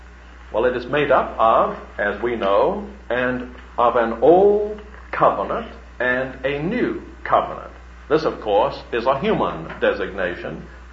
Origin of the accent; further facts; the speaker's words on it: South Carolina, United States; also born or lived in Birmingham; now in Texas; Those of us from the east, southeast, such as I am, in South Carolina, we don't have a whole lot in my hometown, but I lived for a long time in a city in the south. I'm afraid to mention it these days, Birmingham.